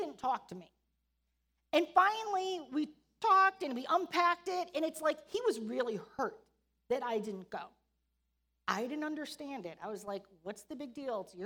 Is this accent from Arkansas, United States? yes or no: no; Chicago, Illinois, United States; We're from the Chicago area. We're from the South Side.